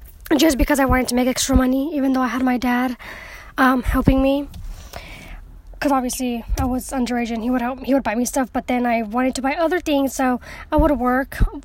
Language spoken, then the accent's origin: English; California, United States; I'm Mexican American. I live in California. I'm born to a Mexican-American mother. She was born in L.A. My dad is Mexican from Reynosa, Tamaulipas. I've lived in California my whole life